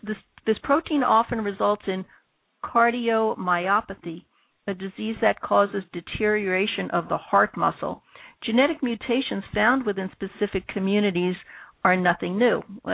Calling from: United States; Now, we're talking to India, and we're calling from America

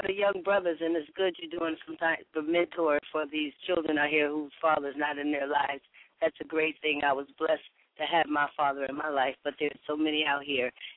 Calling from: New Jersey, United States; Well, I'm glad I called, too. I'm calling from Jersey myself.

